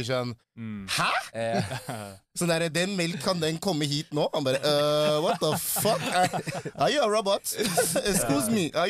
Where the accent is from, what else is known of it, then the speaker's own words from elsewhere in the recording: Nigeria; Norwegian is a second language; now in Norway; Men i Nigeria har vi liksom 300 pluss språk, da. Ikke oi, dialekter, men språk, så ja, du kan tenke deg, da. Så, men der jeg kommer fra er, ja, det er ikke verdens navel, der jeg kommer fra.